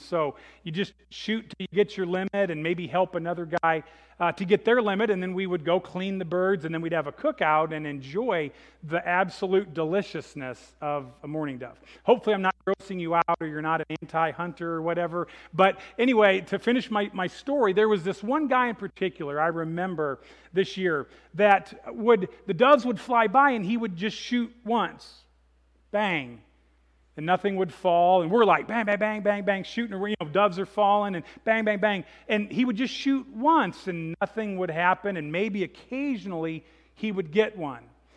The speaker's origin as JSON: {"language": "English", "region": "Illinois", "country": "United States", "tie": "born or raised there", "said": "Growing up in Illinois, one of my loves always was the outdoors, still is."}